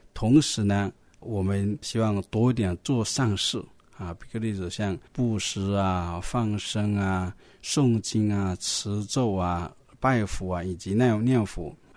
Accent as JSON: {"language": "Chinese", "country": "China", "said": "那么在这个长久以来啊，我们中国人都有这样的一个纪念祖先的一个重要的观念。"}